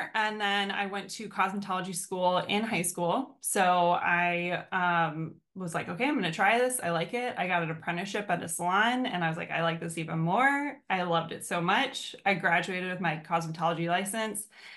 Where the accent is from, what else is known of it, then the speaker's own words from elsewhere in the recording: Leesburg, Virginia, United States; I'm from Virginia. I'm right on the other side of the river from you guys. I'm in Leesburg. It's about 45 minutes outside of DC.